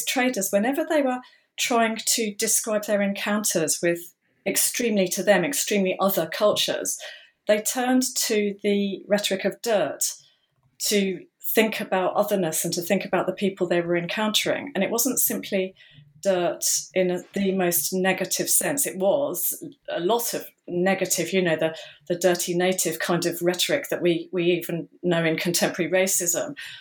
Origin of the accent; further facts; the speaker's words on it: England, United Kingdom; as you can tell, I'm English, and dirt in English means something rather different from dirt in American English.